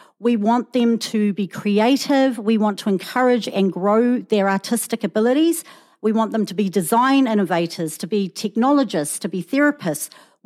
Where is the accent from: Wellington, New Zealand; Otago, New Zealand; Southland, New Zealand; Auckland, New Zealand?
Auckland, New Zealand; I am a half Samoan, half Palangi woman who was born and raised in South Auckland. I actually went to Sutton Park Primary School and then Mangere Intermediate, which is now part of Southern Cross Campus. And I went to Old Eddy College.